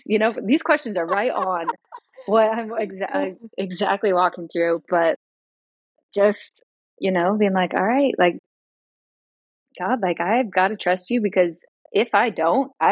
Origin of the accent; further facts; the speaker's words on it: Missouri, United States; I am from Missouri.